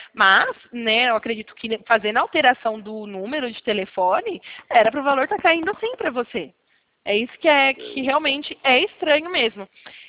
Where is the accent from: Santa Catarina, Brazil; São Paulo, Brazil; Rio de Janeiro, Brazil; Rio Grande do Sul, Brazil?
São Paulo, Brazil; Eu sou de São Paulo, daqui de São